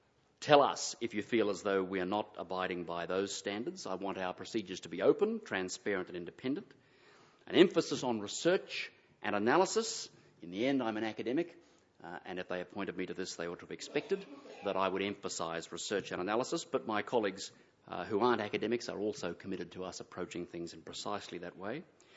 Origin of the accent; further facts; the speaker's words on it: Australia; I will be very proud as an Australian